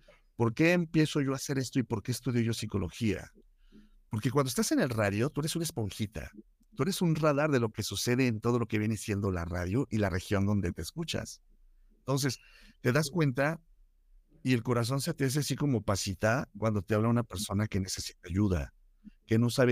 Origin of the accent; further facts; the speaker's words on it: Fresnillo, Zacatecas, Mexico; Fresnillo, Zacatecas, ciudad de donde yo soy. Fresnillo, Zacatecas es una ciudad minera que está en el mero centro de la República Mexicana